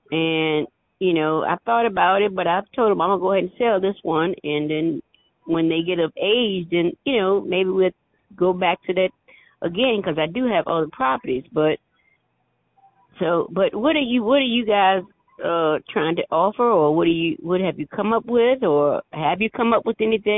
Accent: Virginia, United States; also born or lived in North Carolina / Georgia; I'm here from Virginia, but I've lived back and forth in North Carolina and in Georgia.

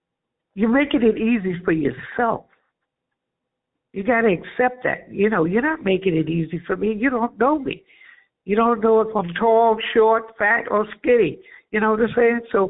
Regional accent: Blackstone, Virginia, United States; born there; had it rough in New York, but I wasn't born in New York. I was born in Blackstone, Virginia. So I came back home

